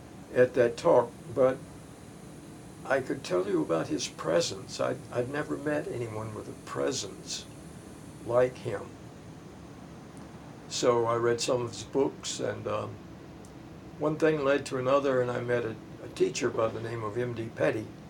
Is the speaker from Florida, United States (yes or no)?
yes; Ocala, Florida, United States; Well, I grew up in Ocala, Florida, which if you're going south, you'll probably pass through Ocala. It's a kind of a blue-collar town